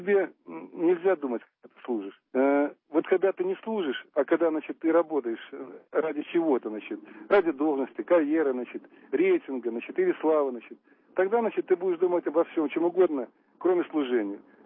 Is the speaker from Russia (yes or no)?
no; Belarus